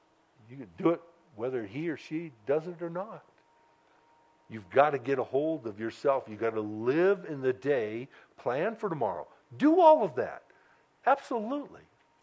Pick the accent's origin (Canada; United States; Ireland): Ireland; Okay, I thought it was funny. I like lawyers. I'm Irish.